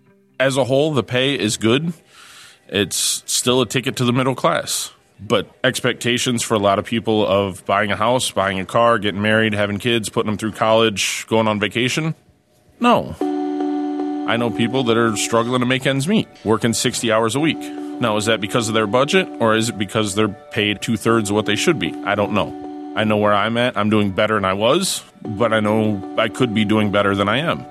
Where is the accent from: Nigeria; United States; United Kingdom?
United States; Toledo, Ohio; I knew from my experience growing up in West Toledo, Jeep was a good job.